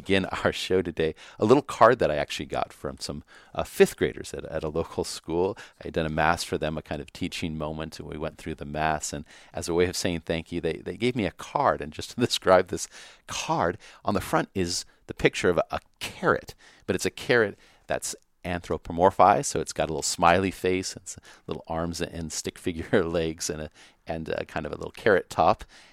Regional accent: Pacifica, California, United States; I never forget when I was the parishioner growing up in Pacifica.

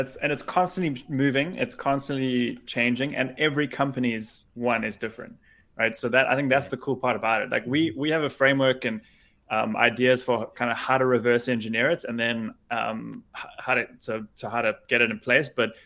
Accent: South Africa; now in New Jersey, United States; I'm from South Africa originally.

